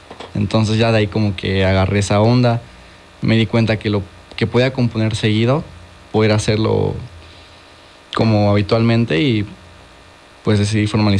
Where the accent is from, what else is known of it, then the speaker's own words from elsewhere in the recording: Jojutla, Morelos, Mexico; Pues soy originario de Jojutla, Morelos. Ahorita por la uni ando aquí en Cuerna.